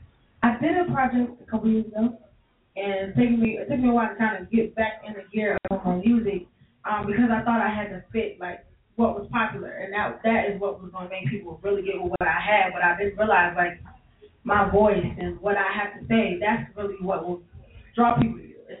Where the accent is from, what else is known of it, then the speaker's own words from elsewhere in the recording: Richmond, Virginia, United States; I'm from Richmond, 804.